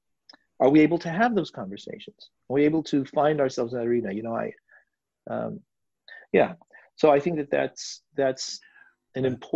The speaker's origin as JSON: {"language": "English", "town": "Los Angeles", "region": "California", "country": "United States", "tie": "born or raised there", "said": "You know, I grew up in Los Angeles."}